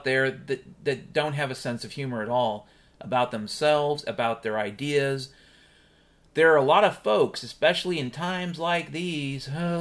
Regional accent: Ireland; a fair amount of drinking, you know, I'm Irish

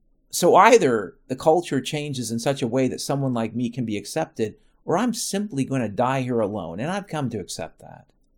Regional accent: Washington, United States; I grew up in this fucking state. I grew up in Washington State.

